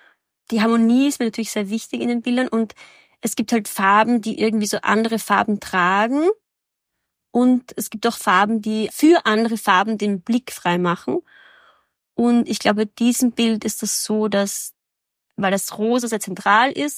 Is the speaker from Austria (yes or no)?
yes; Graz, Styria, Austria; born there; now in Vienna, Austria; Ich bin in Graz geboren und lebe seit 10 Jahren in Wien.